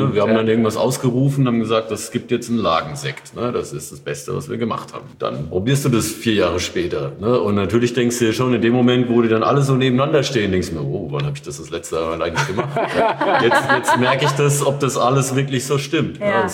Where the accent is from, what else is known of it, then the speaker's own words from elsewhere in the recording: Odenwald, Germany; born there; weil ich ja eigentlich auch gebürtiger Odenwälder bin. Und da gibt es halt irgendwie wesentlich mehr Streuobstwiesen als Reben.